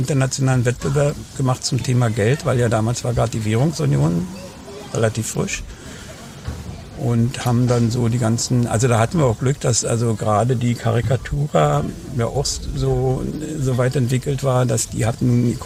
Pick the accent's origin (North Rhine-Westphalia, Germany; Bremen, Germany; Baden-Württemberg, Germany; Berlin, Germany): Berlin, Germany; accent: Berlin; Und da kam mir das sehr zugute, dass ich so Berliner habe. Die dachten, ich komme aus West-Berlin.